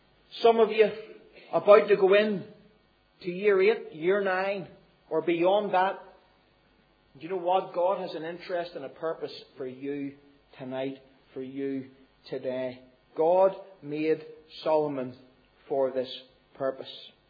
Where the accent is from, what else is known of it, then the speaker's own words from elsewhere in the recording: Belfast, Northern Ireland, United Kingdom; I remember growing up in Belfast.